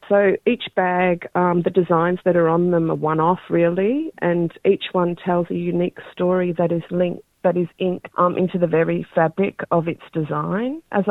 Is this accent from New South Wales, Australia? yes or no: no; Victoria, Australia; Gunditjmara woman. I've also got connections to Torres Strait, but I've been born and bred on Bunwurrung and Budurrung country, and I also live and work on Wurundjeri and Bunwurrung country of the Kulin Nation.